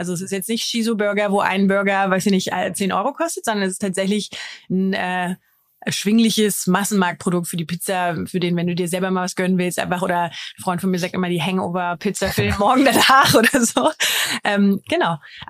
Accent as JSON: {"language": "German", "country": "Germany", "said": "Kannst ja als Deutscher, kommst du nicht so einfach an coole US-Firmen und kannst da rein investieren"}